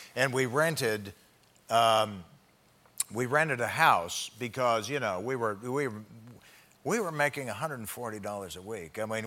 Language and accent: English; Canada; as a Canadian